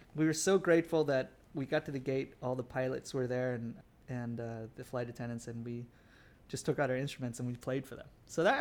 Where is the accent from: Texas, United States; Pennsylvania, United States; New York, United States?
Texas, United States; Growing up in Texas, I was very lucky because I had a group of friends that were just very nurturing